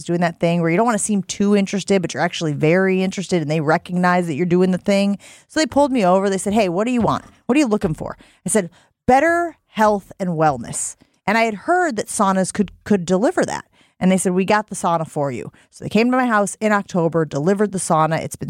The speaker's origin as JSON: {"language": "English", "region": "Illinois", "country": "United States", "said": "It must be because I'm from Northern Illinois."}